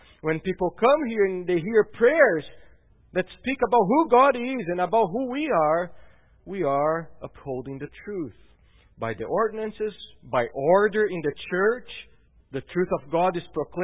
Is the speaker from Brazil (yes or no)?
yes; Brazil; How about me? I come from Brazil.